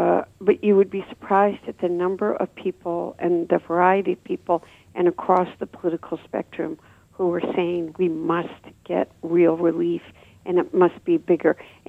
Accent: Dearborn, Michigan, United States; my hometown, Dearborn, knew they were part of the community

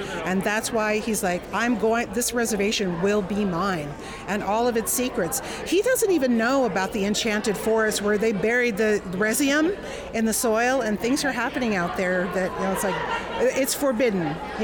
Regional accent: Oklahoma, United States; I'm from the Kickapoo tribe of Oklahoma.

